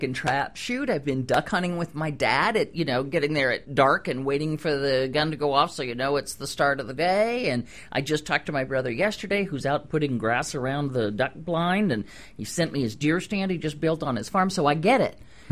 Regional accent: Missouri, United States; My family is a bunch of hunters. I mean, we grew up in the Midwest. It was Missouri. Duck hunting, deer hunting, this and that.

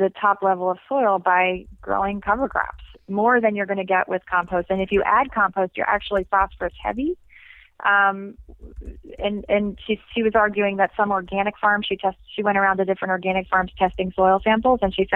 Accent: Philadelphia, Pennsylvania, United States; growing up in Pennsylvania, living in Philadelphia and right around Philadelphia when I was growing up

